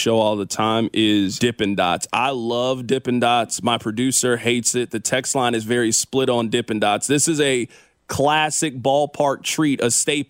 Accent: Kansas City, Missouri, United States; Because I grew up in Kansas City, so snow was just part of my childhood.

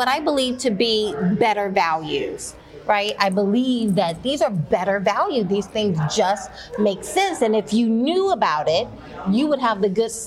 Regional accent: Alabama, United States; growing up in Alabama as a black person, I was a Democrat.

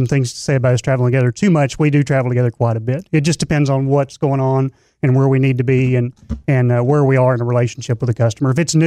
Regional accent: Texas, United States; I tell people I'm triple inbred red raider. And I'm from East Texas, so maybe it's quadruple.

